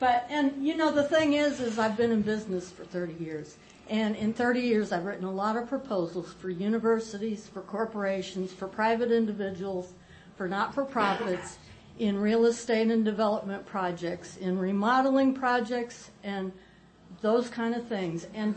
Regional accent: Jefferson City, Missouri, United States; I grew up in Jefferson City, Missouri, and everybody there goes to party at Lake of the Ozarks.

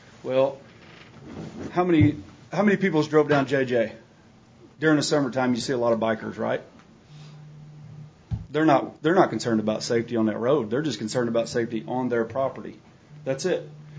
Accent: Hollister, California, United States; I'm from Hollister.

